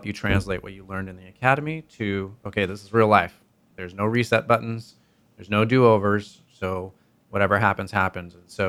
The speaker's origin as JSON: {"language": "English", "town": "San Diego", "region": "California", "country": "United States", "tie": "born or raised there", "said": "You know, I grew up in San Diego. I had the zoo. I had SeaWorld in my backyard, and I loved animals, and I still do."}